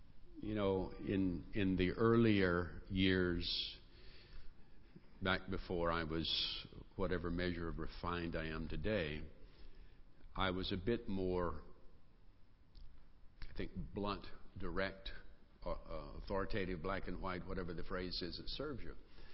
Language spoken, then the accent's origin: English; the South, United States; it was the way I was raised in the South, that you took care of stuff.